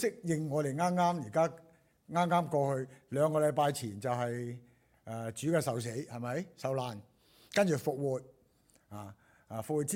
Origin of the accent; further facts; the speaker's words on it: Guangdong, China; 即系我哋广东人话话，唔好一步通书睇到路啊